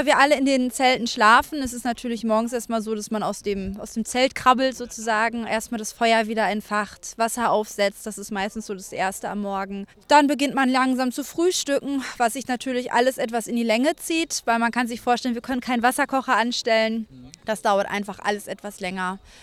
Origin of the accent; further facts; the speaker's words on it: Hiddingsel, North Rhine-Westphalia, Germany; wir kommen aus Hiddingsel.